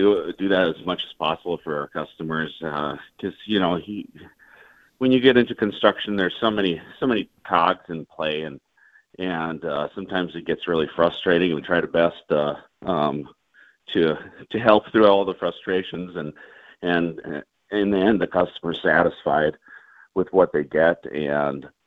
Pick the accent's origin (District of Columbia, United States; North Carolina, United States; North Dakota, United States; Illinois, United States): North Dakota, United States; Wabtec; Oh, well, I grew up in Wabtec, North Dakota, and moved out here in 2011 with my wife and family